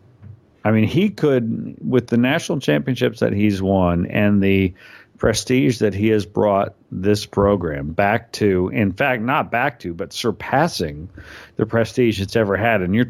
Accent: Alabama, United States; born there; both of my parents are graduates of the University of Alabama, and I was born in Alabama. So well before I knew anything else, I was indoctrinated into Alabama.

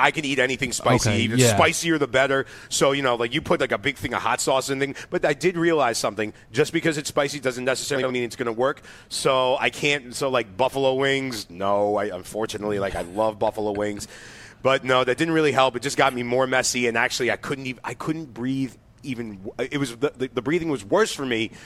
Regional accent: New York, United States; that's where I'm just like, yeah, thanks New York. Thank you. that's my love-hate relationship with my hometown.

